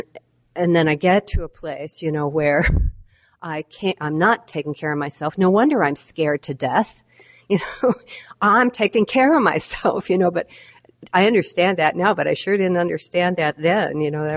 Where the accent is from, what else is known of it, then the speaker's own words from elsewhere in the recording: Butte, Montana, United States; I was born in Butte, Montana. I don't know if you've ever heard of Butte, but it's a very special place. So I'm a Montana girl.